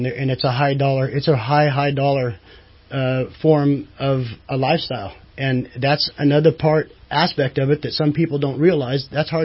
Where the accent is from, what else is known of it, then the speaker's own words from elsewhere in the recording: California, United States; I am from Shasta County, yes.